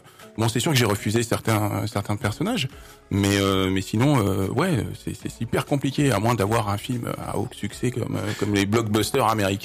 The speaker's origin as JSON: {"language": "French", "region": "Normandy", "country": "France", "tie": "born or raised there", "said": "Moi, j'ai grandi en Normandie, mais je suis redescendu."}